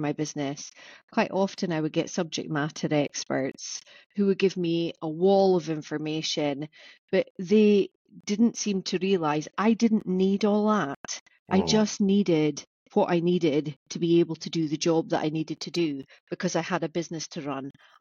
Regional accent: Scotland, United Kingdom; because I'm originally from Orkney, I've got quite good sea legs

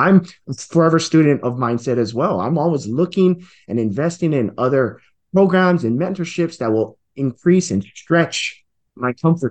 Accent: Hawaii, United States; moved away as an adult; now in Reno, United States; Currently, I'm in Reno, Nevada. However, mm-hmm. when we started, I'm born and raised in Hawaii, and I just moved here about 18 months ago.

